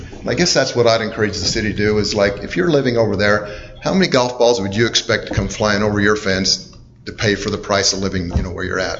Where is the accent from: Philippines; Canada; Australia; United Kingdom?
Philippines; Manila, Metro Manila; now in Cedar Hills, United States; I grew up in Manila.